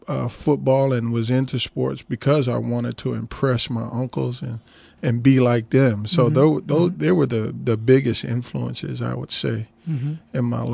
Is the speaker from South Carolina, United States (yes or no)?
no; San Francisco, California, United States; also born or lived in Alabama; I grew up in San Francisco after moving from Alabama. I was born in Alabama and grew up in San Francisco